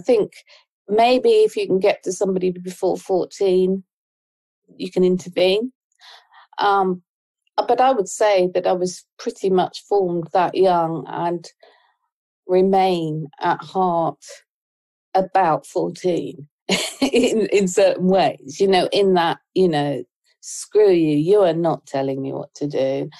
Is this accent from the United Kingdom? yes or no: yes; Ipswich, East of England, United Kingdom; born there; And I was born in Ipswich. I hated it. I didn't fit in.